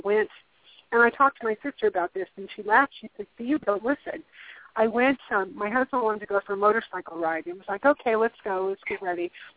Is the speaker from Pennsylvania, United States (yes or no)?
yes; Pennsylvania, United States; I'm from Pennsylvania.